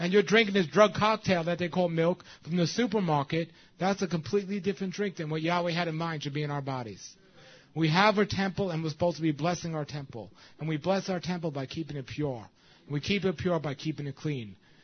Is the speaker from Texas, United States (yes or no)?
no; New York City, New York, United States; And I'm from New York City, and wherever I go around the world, I'm out of the city.